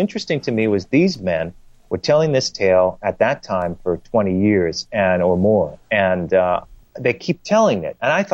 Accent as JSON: {"language": "English", "town": "Long Island", "region": "New York", "country": "United States", "said": "He knew I was from Long Island"}